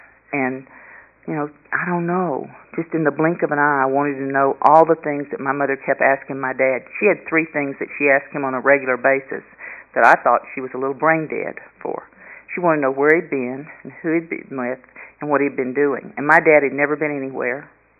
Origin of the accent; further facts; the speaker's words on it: Carrollton, Texas, United States; I grew up in Carrollton, Texas.